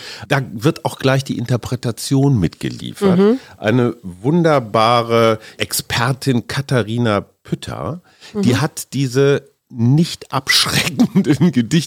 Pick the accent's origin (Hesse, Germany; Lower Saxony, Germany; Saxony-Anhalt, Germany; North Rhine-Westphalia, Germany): North Rhine-Westphalia, Germany; Münster; Ja, in meiner Heimatstadt Münster.